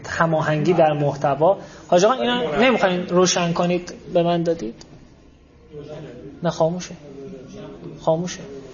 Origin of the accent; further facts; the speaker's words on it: Mashhad, Razavi Khorasan, Iran; من و بچه مشهدم دیگه، میرفتم مشهد تبلیغ